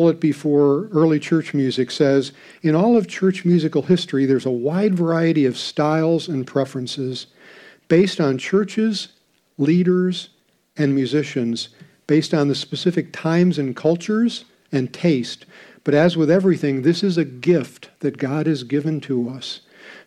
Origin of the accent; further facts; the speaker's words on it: New England, United States; I grew up in New England, and the style of music that I was used to was very traditional